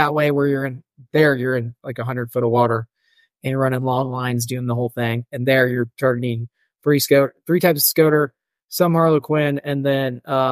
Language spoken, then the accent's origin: English; Missouri, United States; I grew up in Missouri, so I'm hunting like marshes, things like that.